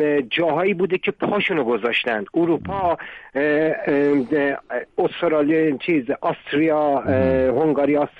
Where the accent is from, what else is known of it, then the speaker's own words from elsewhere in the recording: Tehran, Tehran Province, Iran; born there; بنده خودم یه آذری هم توی تهران متولد شدم.